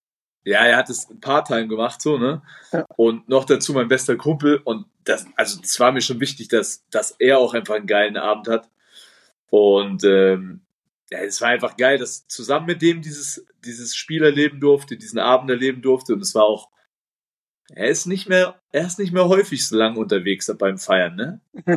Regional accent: Nuremberg, Bavaria, Germany; Aber er hat, also klar, Nürnberg ist meine Heimatstadt

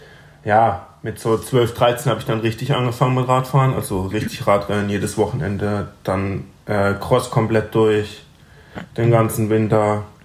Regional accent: Breisach, Baden-Württemberg, Germany; also born or lived in Freiburg; Ich bin hier geboren und in Breisach aufgewachsen.

